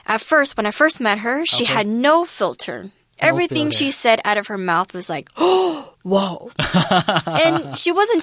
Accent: Georgia, United States; Like, for example, I grew up in Georgia.

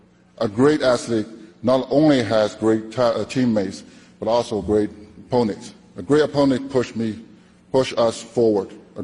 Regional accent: Texas, United States; I'm a Texan and a Houston Rockets for life.

